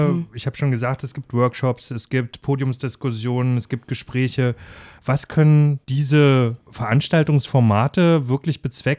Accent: Dresden, Saxony, Germany; für mich als Dresdner

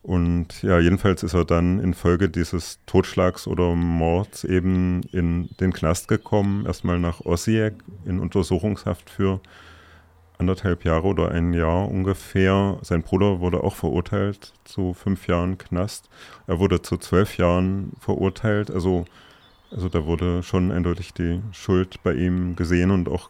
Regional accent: Kassel, Hesse, Germany; ich komme aus Kassel und so

